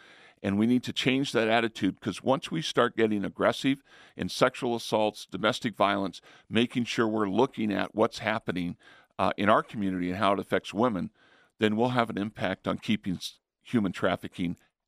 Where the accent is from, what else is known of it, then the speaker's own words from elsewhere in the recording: New Mexico, United States; now in Michigan, United States; No, I'm originally from New Mexico, came here 12 years ago, love water, grass, and trees.